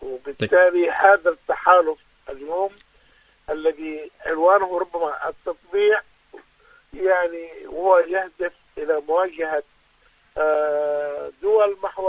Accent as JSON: {"language": "Arabic", "country": "Yemen", "said": "اليوم عندنا في اليمن حالة مجاعة معروفة"}